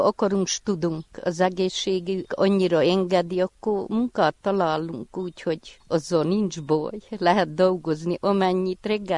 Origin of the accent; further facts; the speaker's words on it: Siclod, Harghita, Romania; Siklódról. Itt születtem, 66 éves vagyok. Családom itt volt, itt mentem férhez